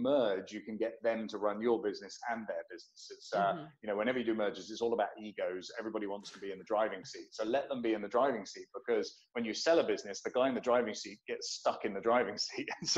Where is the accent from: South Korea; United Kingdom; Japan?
United Kingdom; England; I'm English, so.